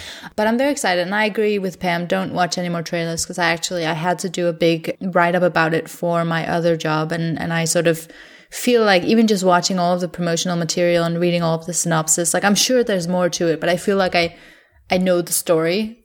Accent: Denmark; we're both bilingual, and I'm from Denmark

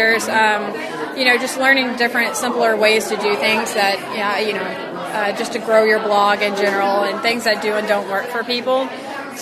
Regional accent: Texas, United States; I'm from Texas

